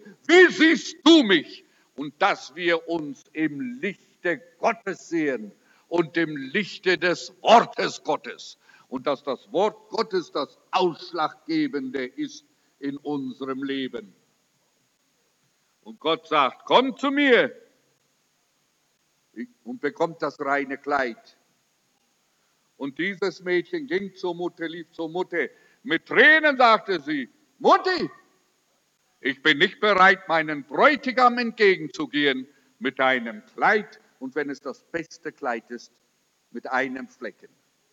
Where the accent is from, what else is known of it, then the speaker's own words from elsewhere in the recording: Durban, KwaZulu-Natal, South Africa; Bei uns in Durban, am Indischen Ozean, haben sie jetzt herausgegeben, dass 27% der Frauen AIDS haben.